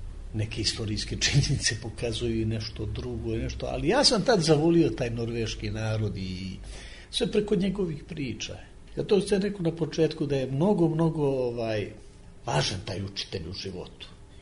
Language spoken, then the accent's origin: Serbian; Bijelo Polje, Bijelo Polje Municipality, Montenegro; also born or lived in Zemun; I onda se vratio iz Banje u Crnu Goru, Bijelo polje, tu smo živjeli.